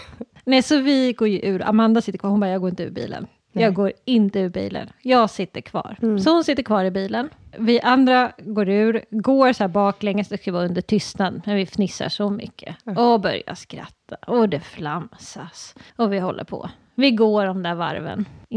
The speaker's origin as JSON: {"language": "Swedish", "town": "Valdemarsvik", "region": "Östergötland", "country": "Sweden", "tie": "born or raised there", "said": "det jag växte upp då i Valdemarsvik, då berättades det om Forsby då"}